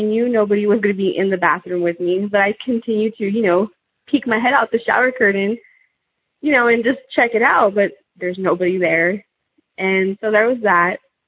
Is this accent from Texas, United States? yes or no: yes; Texas, United States; So I'm from South Texas, and I'm going to try to keep this a little short, you know, and sweet.